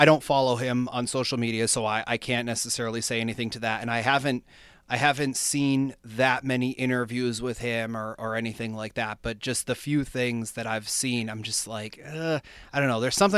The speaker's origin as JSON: {"language": "English", "region": "Pennsylvania", "country": "United States", "said": "I believe he represents Pennsylvania, so that kind of gave me a little bit of a cheer because I'm from Pennsylvania."}